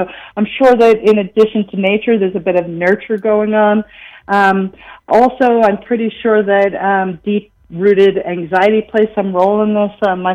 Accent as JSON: {"language": "English", "region": "New York", "country": "United States", "tie": "born or raised there", "said": "growing up in New York when I did, it's just a logical thing."}